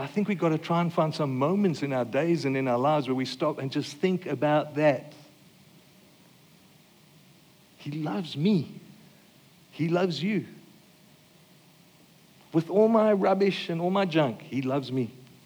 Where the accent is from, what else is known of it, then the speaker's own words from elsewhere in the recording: Australia; Because I'm an Aussie. My identity says I'm an Aussie.